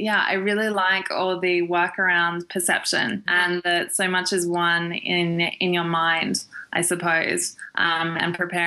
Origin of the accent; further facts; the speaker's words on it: Australia; I'm from Australia, so it's, you know, obviously still quite well connected